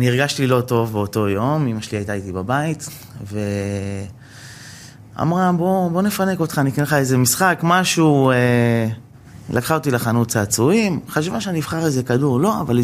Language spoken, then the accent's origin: Hebrew; Bat Yam, Tel Aviv District, Israel; גדלתי בבת ים